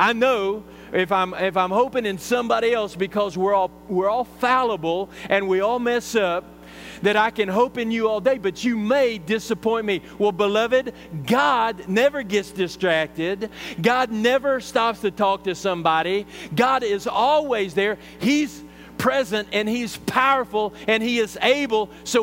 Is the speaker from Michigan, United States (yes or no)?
no; Texas, United States; I come from West Texas. Any day it rains is a good day.